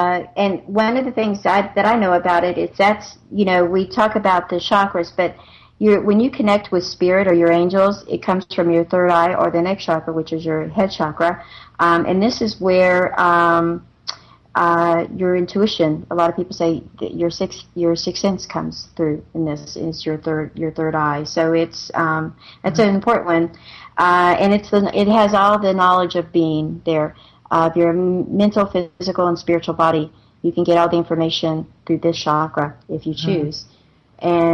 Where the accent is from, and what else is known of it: North Carolina, United States